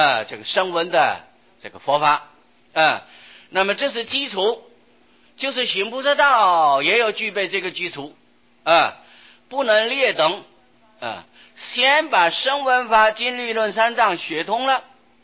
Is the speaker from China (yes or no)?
yes; China; 我们中国人一向认为都是大圣根性啊，而喜欢大，什么都喜欢大啊